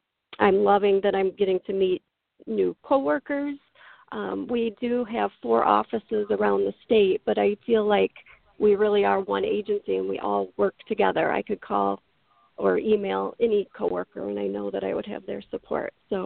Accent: Midland, Michigan, United States; I grew up in the mid-Michigan area. I was born and raised in Midland, went away to college, and after college moved back to Midland

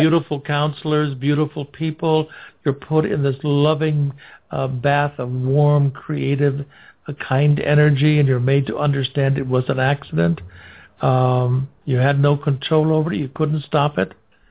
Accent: Los Angeles, California, United States; born there; I was born in Los Angeles, California. We never had this kind of thing.

